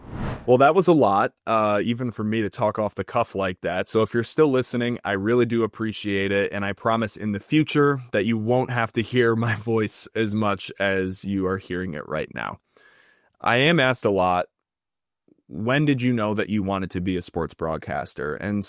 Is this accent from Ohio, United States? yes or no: no; Batavia, New York, United States; I had my first true experience in the industry, and it was with my hometown Batavia Muck Dogs.